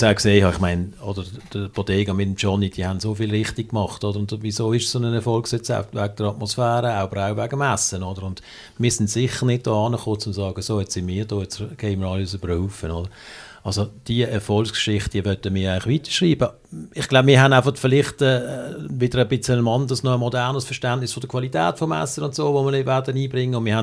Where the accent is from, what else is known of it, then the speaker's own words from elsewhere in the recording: Basel, Switzerland; wir sind beide hier in der Region Basel aufgewachsen, eigentlich das Leben lang hier gelebt, mit kurzen Unterbrüchen.